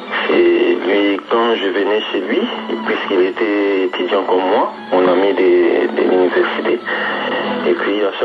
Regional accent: DR Congo; now in France; Précisément de la République démocratique du Congo.

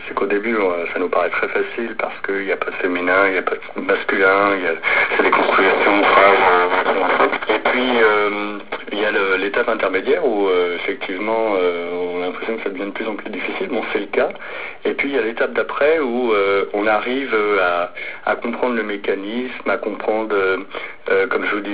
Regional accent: Aulnay-sous-Bois, Île-de-France, France; moved away as an adult; now in South Korea; J'ai grandi à Aulnay-sous-Bois et j'ai fait mes études à Paris et après je suis venu en Corée.

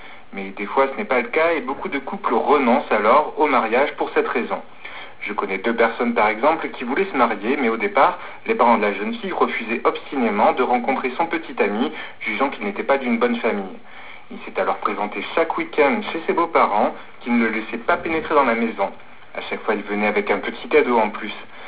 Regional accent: France; c'est quelque chose que j'ai du mal à comprendre en tant que Français

